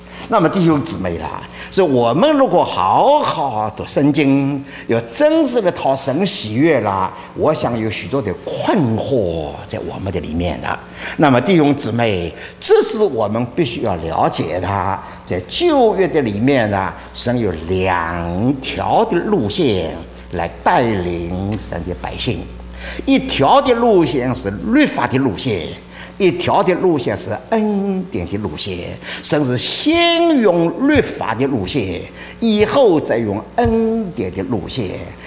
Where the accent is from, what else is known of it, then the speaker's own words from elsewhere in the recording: China; 这也我们中国人稍微有点知识的人啊心中所愿意的